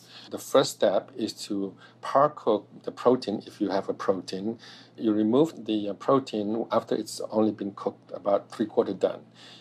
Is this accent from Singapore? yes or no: yes; Singapore; also born or lived in Indonesia; My family is from Fujian province, just a little bit north of the Guangdong region. I was born in Indonesia, but I grew up in Singapore.